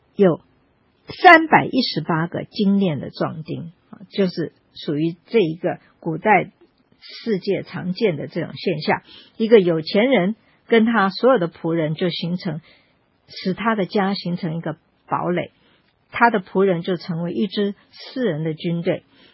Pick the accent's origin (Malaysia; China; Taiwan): Taiwan; 这个预言我们从小在台湾我们就是我们的读